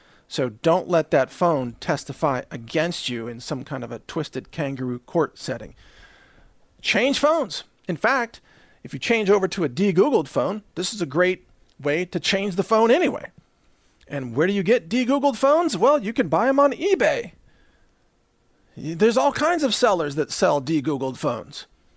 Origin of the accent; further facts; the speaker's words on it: Texas, United States; I mean, I'm a Texan, and I practice, you know, handguns and rifles and long-range shooting